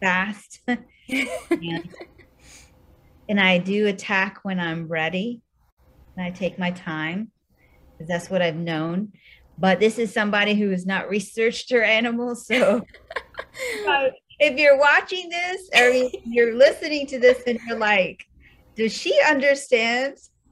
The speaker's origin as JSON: {"language": "English", "country": "India", "said": "because she's Indian and I'm Indian"}